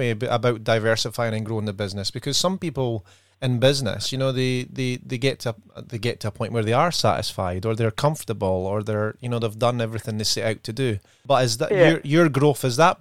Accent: Scotland, United Kingdom; now in Perth, Australia; I'm obviously from Scotland, John. I've been living in the country now for 17 years. And when I first moved to Perth, Western Australia

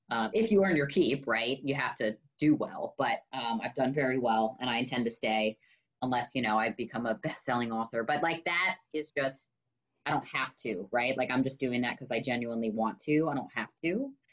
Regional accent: Maryland, United States; also born or lived in Pennsylvania; So I'm from Maryland, but then I went to school and I stayed because that's where my sober network was.

